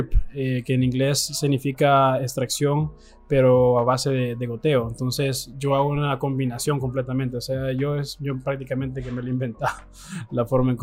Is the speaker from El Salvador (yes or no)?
yes; El Salvador; como buen salvadoreño